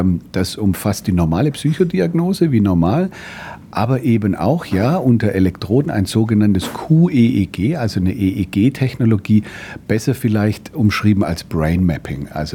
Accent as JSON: {"language": "German", "region": "Southern Germany", "country": "Germany", "tie": "born or raised there", "moved": "as an adult", "lives_now": "Australia", "said": "ich bin im Süden geboren, aufgewachsen, habe auch in Deutschland studiert zunächst, bin dann aber etwa vor 25 Jahren mit Fresenius nach Australien ausgewandert"}